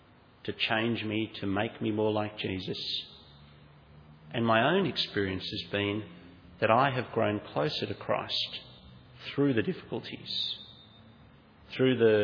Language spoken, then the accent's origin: English; Australia; But the wonderful privilege of being Australian is that we don't have to make that choice